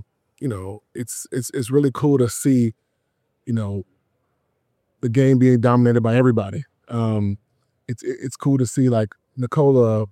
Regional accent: Houston, Texas, United States; now in Los Angeles, United States; I'm from Houston, though, so I'm kind of used to it, but I've been in L.A. for the past 18 years, so I've kind of gotten spoiled, you know?

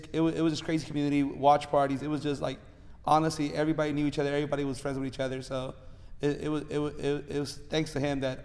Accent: Los Angeles, California, United States; So like especially a kid, I was raised right there in the Crenshaw Lemur district.

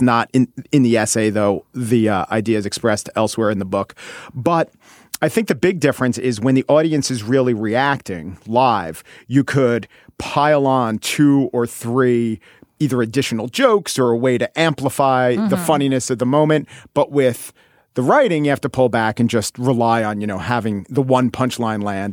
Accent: Brooklyn, New York, United States; I'm from here.

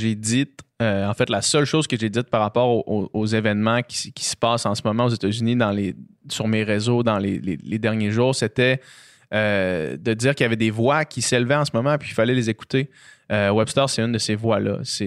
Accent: Quebec, Canada; C'est difficile, en tant que Québécois, de voir cette grande picture-là

